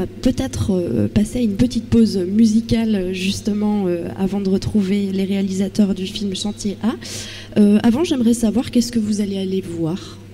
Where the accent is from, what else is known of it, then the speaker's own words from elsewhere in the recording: Strasbourg, Grand Est, France; c'est que donc moi, je viens de Strasbourg